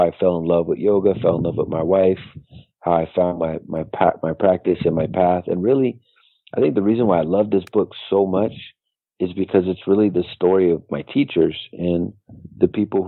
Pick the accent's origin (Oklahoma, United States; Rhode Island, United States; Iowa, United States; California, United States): California, United States; San Francisco; born there; Yeah, I was born in San Francisco, and when I was studying with Larry, I was living south of Market on Folsom Street in the city at his studio.